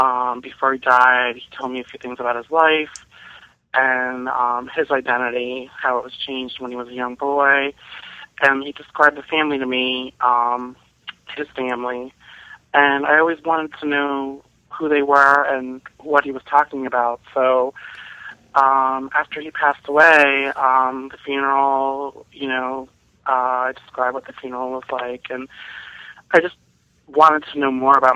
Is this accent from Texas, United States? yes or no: no; New Jersey, United States; now in Boston, United States; I was born and raised in New Jersey, but now I live in Boston.